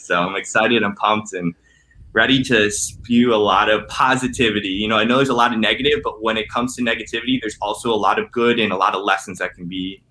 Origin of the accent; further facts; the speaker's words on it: Cleveland, Ohio, United States; Yeah, honestly, so I'm 29. I'm from Cleveland, Ohio.